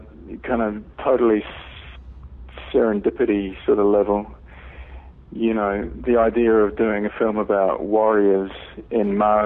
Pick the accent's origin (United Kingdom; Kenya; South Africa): United Kingdom; England; You know, I grew up with it in England as a kid